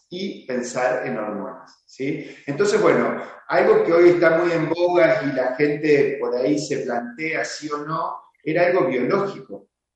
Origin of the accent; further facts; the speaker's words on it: Chajarí, Entre Ríos, Argentina; somos acá de Chajarí, Entre Ríos, y bueno, acá estamos en el consultorio.